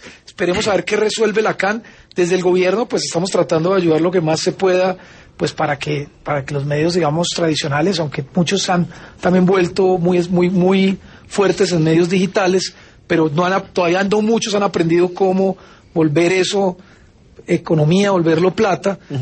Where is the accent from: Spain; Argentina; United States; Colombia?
Colombia; Manizales, Caldas; also born or lived in Medellín; Yo nací en Medellín, pero me crié en Manizales, en Caldas.